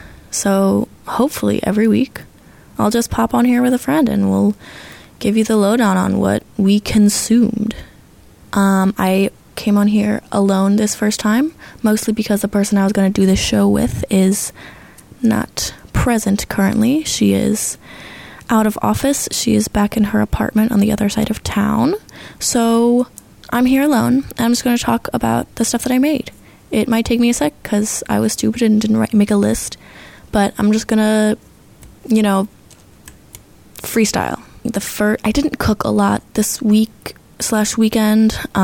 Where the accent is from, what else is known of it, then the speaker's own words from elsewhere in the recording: Cleveland, Ohio, United States; I'm from Ohio, which I know everyone hates on, but I kind of love it. I'm from Cleveland, though, so that's the only good part.